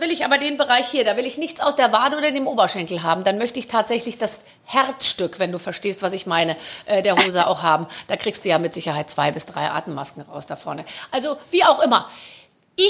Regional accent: Munich, Bavaria, Germany; Ja, ich bin ja aus München.

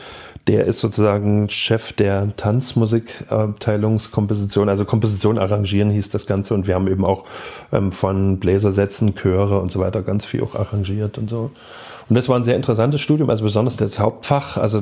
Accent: Dresden, Saxony, Germany; also born or lived in Leipzig; Davor Dresden und davor Leipzig. Leipzig, Geburt bis 79 und dann eben Dresden-Prohlis, Neubaugebiet. Von 79 bis 90 bin ich hier rausgezogen.

